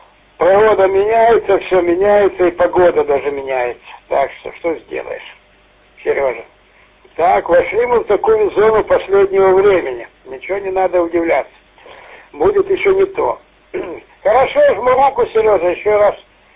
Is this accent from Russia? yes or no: no; Zaporizhzhia Oblast, Ukraine; Я из Запорожской области, как бы вернулся сюда, домой.